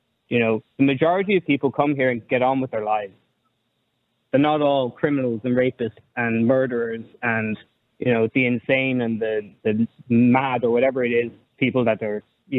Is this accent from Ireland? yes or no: yes; Ireland; And we as Irish...